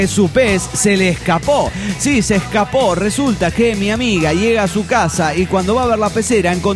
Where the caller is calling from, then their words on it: Mexico City, Mexico; del DF mexicano.